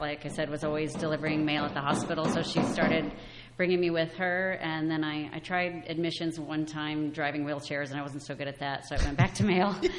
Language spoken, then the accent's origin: English; Iowa, United States; I grew up in the Midwest in Iowa, and my parents just got us all involved in volunteering from an early age